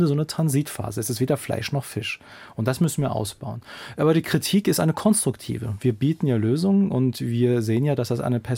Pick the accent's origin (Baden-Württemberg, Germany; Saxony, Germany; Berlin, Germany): Berlin, Germany; Also wenn ich sage, ich komme aus Berlin, dann sagen die Leute, ja, wackeln mit dem Kopf, verdrehen die Augen und sagen, aber eigentlich, also dass man in Berlin gezeugt und zur Welt gekommen ist